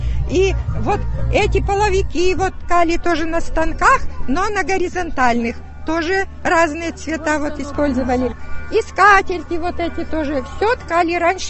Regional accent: Mozhga, Udmurtia, Russia; мы приехали из Можги, с Удмуртии.

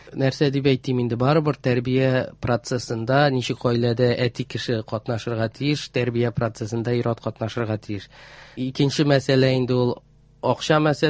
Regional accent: Kazan, Tatarstan, Russia; Әйе, мин Казан егете булып саналам инде, теге Казанда туганмын, Казанда үскәнмен. Минем әтиәни Саба районыныкы

